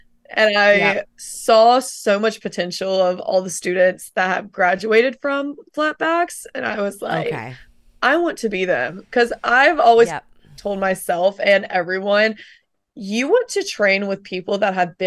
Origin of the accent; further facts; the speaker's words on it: Roanoke, Virginia, United States; I'm from Roanoke, Virginia.